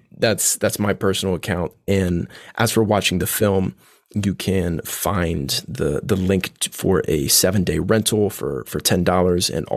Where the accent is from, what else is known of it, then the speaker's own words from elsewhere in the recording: Indiana, United States; Well, growing up in Indiana, that's all I listened to on the radio.